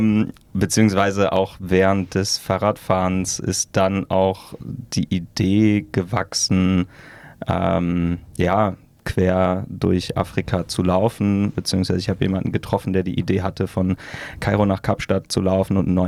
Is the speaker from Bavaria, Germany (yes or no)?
no; North Rhine-Westphalia, Germany; now in Berlin, Germany; Ich komme aus der Nähe von Münster. So ein Dorf, was die meisten Münsteraner auch nicht kennen, deswegen sagen wir einfach Münster. Und bin dann vor ein paar Jahren, ich glaube 5 Jahre sind es her, nach Berlin gezogen.